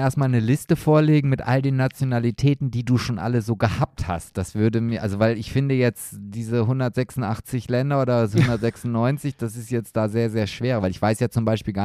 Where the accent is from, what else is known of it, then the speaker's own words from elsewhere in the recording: Oldenburg, Lower Saxony, Germany; Also bei uns in Oldenburg waren es nur 7, irgendwas.